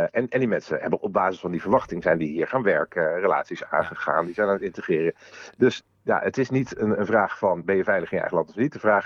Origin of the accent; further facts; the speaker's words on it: Amsterdam, North Holland, Netherlands; niet omdat ik uit Amsterdam kom.